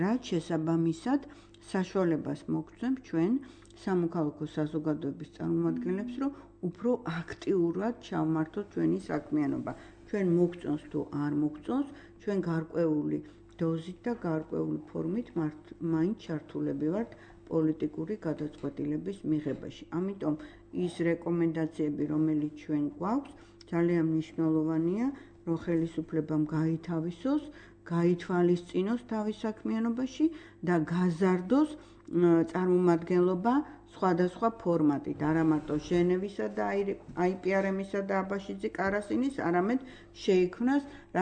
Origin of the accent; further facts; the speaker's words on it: Tbilisi, Georgia; მთაწმინდაზე გავიზარდე, ჩვენ იტალიურ ეზოში ვცხოვრობდით და ამ იტალიურ ეზოში სხვადასხვა ეროვნების ადამიანები იყო